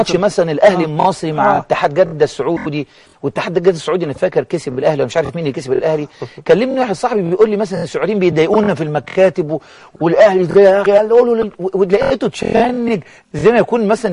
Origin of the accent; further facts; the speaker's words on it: Egypt; هل انت راجل ليبي واحنا مصريين